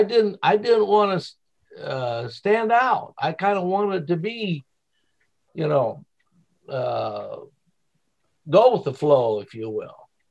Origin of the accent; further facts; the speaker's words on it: Iowa, United States; But even though I was raised in Central Iowa, which is really white